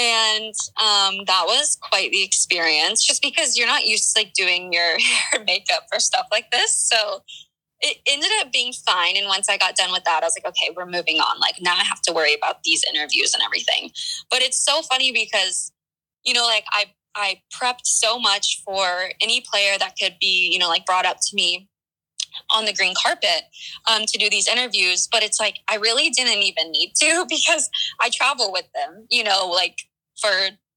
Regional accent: Texas, United States; Obviously, being a Texan, I think it's going to be incredible.

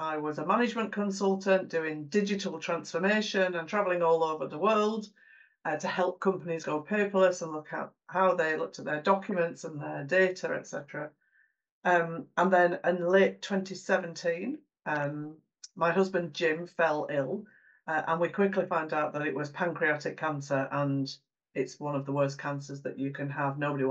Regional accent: Lancaster, North West England, United Kingdom; I am from Lancaster, born and bred

